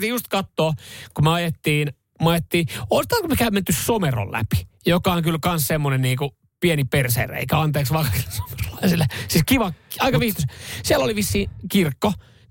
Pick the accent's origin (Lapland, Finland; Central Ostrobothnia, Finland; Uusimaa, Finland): Uusimaa, Finland; Ekenäs; born or raised there; also born or lived in Vantaa; now in Helsinki, Finland